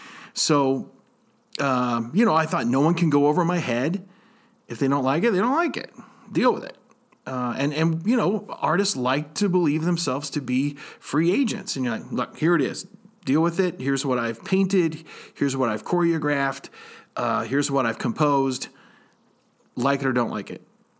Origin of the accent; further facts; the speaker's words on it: United States; there's this part of us as an artist and probably as an American, frankly, that rises up and says, I don't think so.